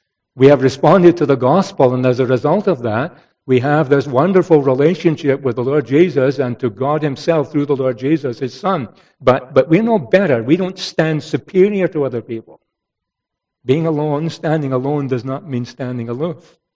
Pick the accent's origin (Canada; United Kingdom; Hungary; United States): Canada; I'm a Canadian, Scotsman as well. But first and foremost, I'm a Christian and I belong to the church